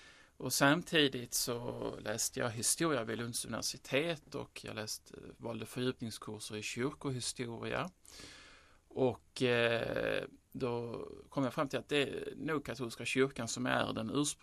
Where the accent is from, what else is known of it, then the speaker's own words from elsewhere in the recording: Lund, Skåne, Sweden; Då så gick jag till Dominikanerna i Lund, i min hemstad, och jag sa att jag ville veta mer om katolsk tro.